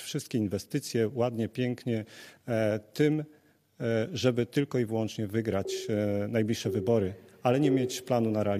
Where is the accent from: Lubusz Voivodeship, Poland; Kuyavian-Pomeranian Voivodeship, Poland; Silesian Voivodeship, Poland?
Lubusz Voivodeship, Poland; Zielona Góra; Też jestem rodowitym zielonogórzaninem. Tutaj się urodziłem, tutaj się wychowywałem, tutaj mieszkałem, tu się bawiłem, tu się także uczyłem.